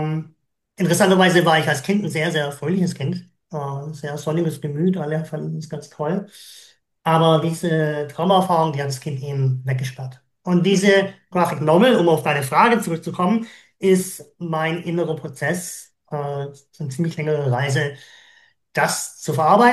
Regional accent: Southern Germany, Germany

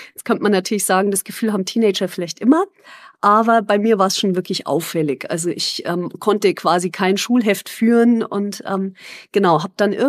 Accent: Munich, Bavaria, Germany; ich bin Münchner Musikerin und Musikaktivistin.

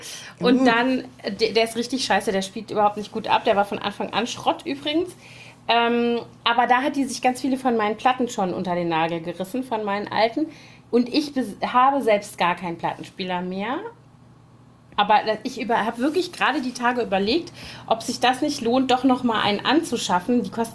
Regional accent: Koblenz, Rhineland-Palatinate, Germany; Es gab auch in Koblenz in meiner Heimatstadt so einen Laden. Und später habe ich in Bonn studiert.

